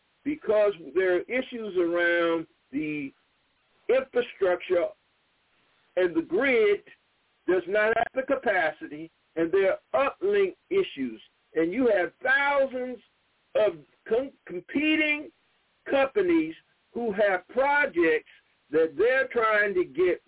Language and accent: English; South Carolina, United States; We also have, in my home state of South Carolina, a corporation by the name of Albemarle Corporation.